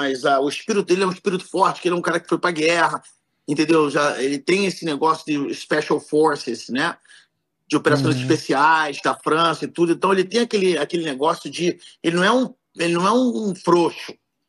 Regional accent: Rio de Janeiro, Brazil; Eu sou brasileiro, eu sou carioca, nasci no Rio. Amo meu Rio de Janeiro

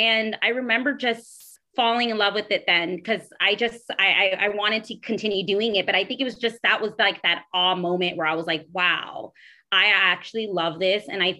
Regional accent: Phoenix, Arizona, United States; moved away as an adult; also born or lived in California; And I've was actually raised in Phoenix, Arizona. I was born in California, but I moved when I was about 11, 12 years old. And then I came back to California after I graduated high school

